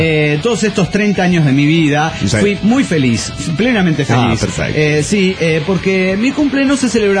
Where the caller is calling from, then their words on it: Puerto Vallarta, Jalisco, Mexico; de Puerto Vallarta.